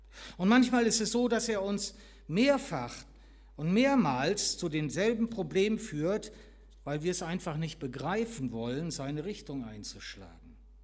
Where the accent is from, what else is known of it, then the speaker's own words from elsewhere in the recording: North Rhine-Westphalia, Germany; Ich bin ja nah am Ruhrgebiet aufgewachsen.